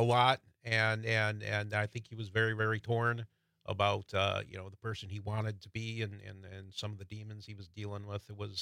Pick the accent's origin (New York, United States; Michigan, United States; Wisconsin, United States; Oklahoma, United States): Wisconsin, United States; So I grew up in Crawford County. So Grant County's just to the south.